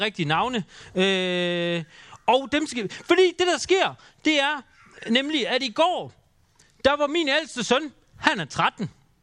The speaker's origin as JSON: {"language": "Danish", "town": "Aarhus", "region": "Central Denmark Region", "country": "Denmark", "said": "Og det er simpelthen så internationalt der i Aarhus, hvor jeg er fra."}